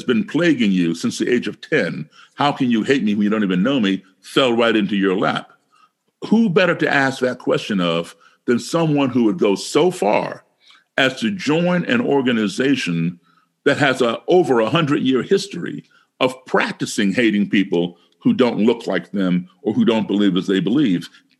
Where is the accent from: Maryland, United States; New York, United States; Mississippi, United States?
Maryland, United States; Baltimore; Baltimore, my hometown